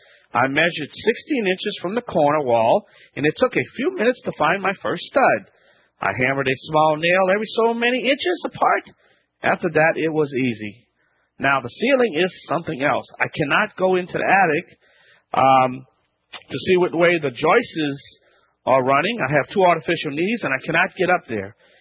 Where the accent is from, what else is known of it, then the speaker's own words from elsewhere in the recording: Louisiana, United States; Down in Louisiana, we have a saying.